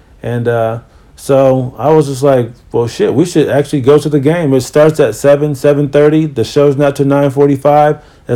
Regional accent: Northeast, United States; I'm kind of used to it. I'm from the Northeast.

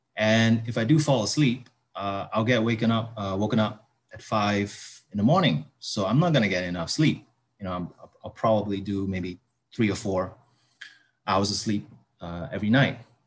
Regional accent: Malaysia; I'm in Malaysia and I'm Malaysian.

